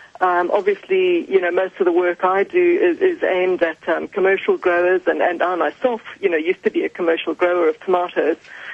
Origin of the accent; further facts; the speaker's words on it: Zimbabwe; I'm from Zimbabwe, but, I do a lot of extension and I've done a lot of study overseas.